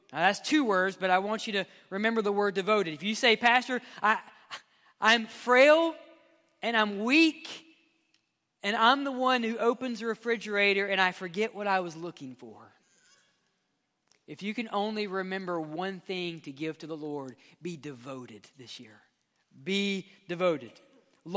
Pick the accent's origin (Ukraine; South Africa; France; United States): United States; Mississippi; Y'all forgive me, I'm from Mississippi. I can't speak.